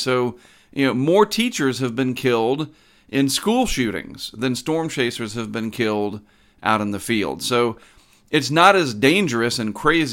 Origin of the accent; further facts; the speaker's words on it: Durham, North Carolina, United States; So, you know, I was born in Durham in 1970, and North Carolina has four distinct seasons.